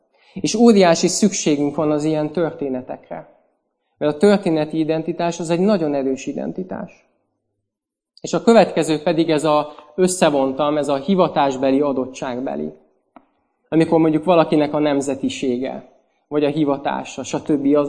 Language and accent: Hungarian; Budapest, Hungary; Hát én itt nőttem föl Pesten, hát én két nagy blokkházba éltem, nem ismertem a szomszédaimat.